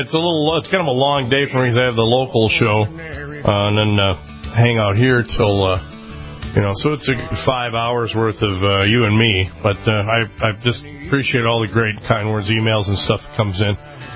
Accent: Osseo, Minnesota, United States; also born or lived in Brooklyn Park; I grew up in Osseo, Brooklyn Park area, and, very familiar with where you're at.

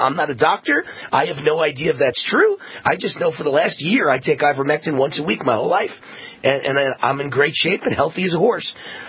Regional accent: New York, United States; And I don't talk like that. I'm from New York. You know, I say the proper words.

